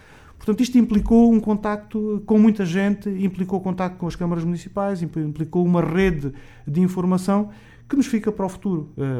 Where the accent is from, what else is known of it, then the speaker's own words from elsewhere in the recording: Moura, Beja, Portugal; sendo eu de Moura e sendo eu alentejano